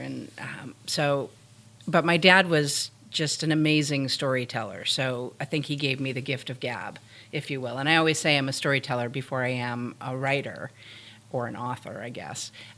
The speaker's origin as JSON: {"language": "English", "region": "Michigan", "country": "United States", "said": "So thanks to the communities of Georgetown, and I'm originally from Michigan."}